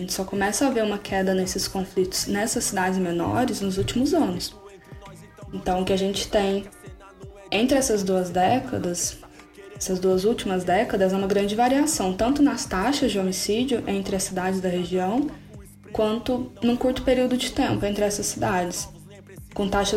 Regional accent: Minas Gerais, Brazil; Eu sou do Triângulo, né? Eu sou de uma cidade com um pouco mais de 100 mil habitantes e eu fiz a minha graduação em Uberlândia.

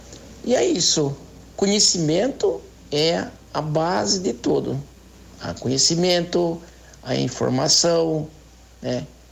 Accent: São Paulo, Brazil; born there; O PETAR, o Parque Estadual Turístico do Alto Ribeira, ele, para mim, ele é minha casa, né? O ambiente onde eu vivo, onde eu nasci, tá?

